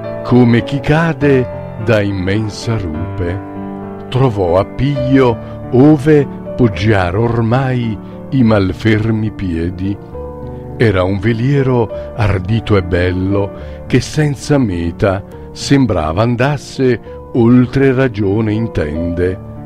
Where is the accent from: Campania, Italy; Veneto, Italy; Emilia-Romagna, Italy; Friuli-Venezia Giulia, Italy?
Campania, Italy; Saviano; born there; l'ho dedicata a degli amici miei che sono al mio paesino, a Saviano, dove sono nato.